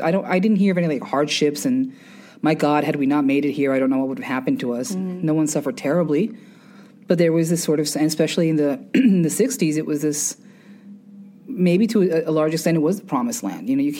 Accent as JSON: {"language": "English", "town": "Flushing", "region": "New York", "country": "United States", "tie": "born or raised there", "said": "So for me, I was born and raised here. I'm a born and bred New Yorker. I'm from Flushing, Queens. I'm a Queens girl."}